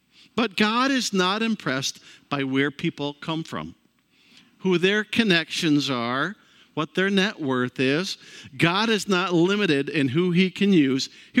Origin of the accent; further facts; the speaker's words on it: New York, United States; People say … where did you grow up? And I don't even name the town because it's so small. I say, near Batavia, between Rochester and Buffalo.